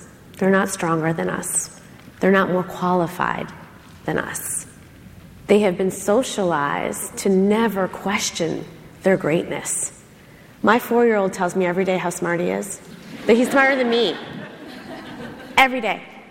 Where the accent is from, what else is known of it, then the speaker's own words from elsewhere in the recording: Schaumburg, Illinois, United States; I remember I was this Midwest girl that went to Schaumburg. Everybody in my hometown went to a community school or state college